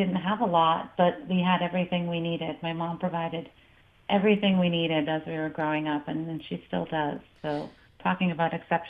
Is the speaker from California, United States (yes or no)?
no; Lynn, Massachusetts, United States; I grew up in Lynn, like you mentioned, with my sister.